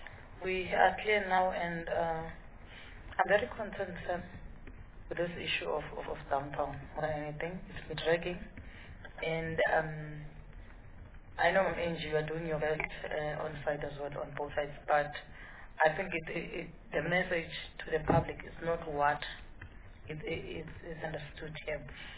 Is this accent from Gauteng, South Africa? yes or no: yes; Soweto, Gauteng, South Africa; Because I grew up in Soweto, knowing every artist is from downtown